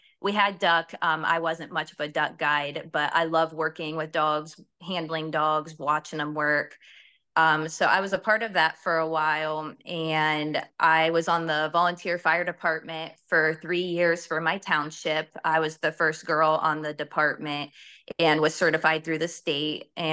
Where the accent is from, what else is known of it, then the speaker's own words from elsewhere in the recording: New Philadelphia, Ohio, United States; I'm 29. I'm from Ohio, around New Philadelphia.